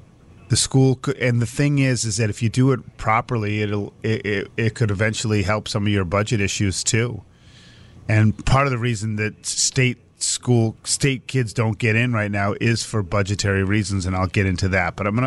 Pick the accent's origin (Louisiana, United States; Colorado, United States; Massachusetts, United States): Massachusetts, United States; growing up in Massachusetts, Boston College was what we liked